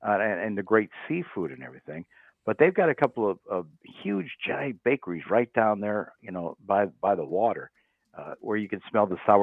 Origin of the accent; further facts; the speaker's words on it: Beloit, Wisconsin, United States; You know, in my hometown of Beloit